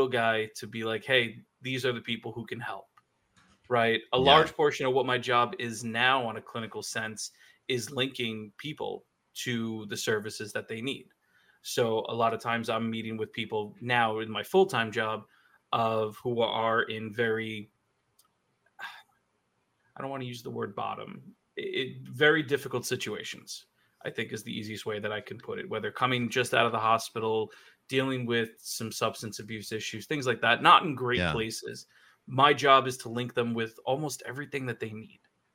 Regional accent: Brooklyn, New York, United States; Growing up in Brooklyn, it was always that way.

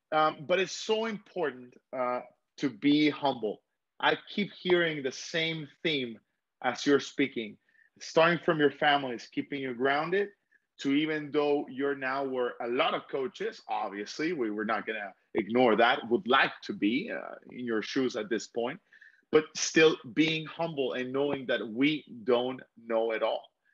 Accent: Honduras; the truth of the sport back in my home country of Honduras.

